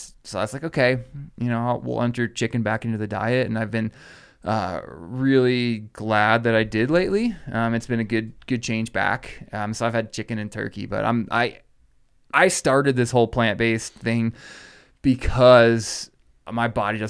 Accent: Iowa, United States; also born or lived in Chicago; now in Colorado, United States; because I lived in Chicago and I grew up in Iowa, and coming to the mountains was something special.

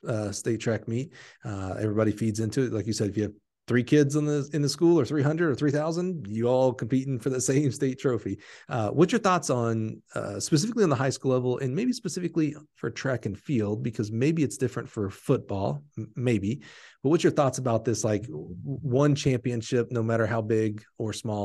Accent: Alabama, United States; I grew up running track in Alabama

